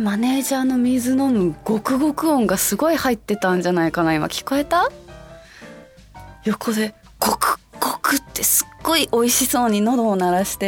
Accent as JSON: {"language": "Japanese", "region": "Hokkaido", "country": "Japan", "tie": "born or raised there", "said": "まあ地元北海道味噌バターとかも好きですし"}